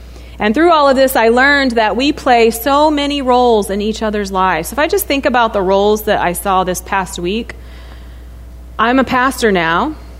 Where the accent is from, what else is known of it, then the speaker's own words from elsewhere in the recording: Oklahoma City, Oklahoma, United States; born there; So I was born in Oklahoma City to a couple in their mid-40s.